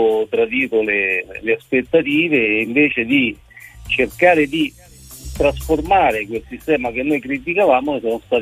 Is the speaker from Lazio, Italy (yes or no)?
yes; Rome, Lazio, Italy; essendo romano conosco molti esponenti politici di tanti altri partiti